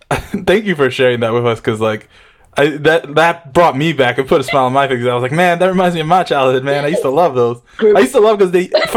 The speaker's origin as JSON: {"language": "English", "town": "Bronx", "region": "New York", "country": "United States", "tie": "born or raised there", "said": "I mean, I grew up in the Bronx, so we just got Ronald, and that was it."}